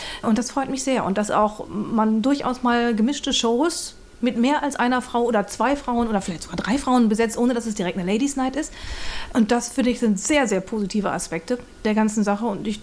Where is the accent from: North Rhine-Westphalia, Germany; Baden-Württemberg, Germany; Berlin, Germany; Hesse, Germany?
North Rhine-Westphalia, Germany; Ich weiß das, weil ich persönlich bin aufgewachsen in Ostwestfalen.